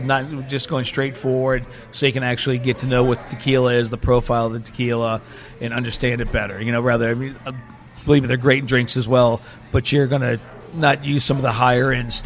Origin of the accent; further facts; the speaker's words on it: United States; I think I was like every other kid growing up in America.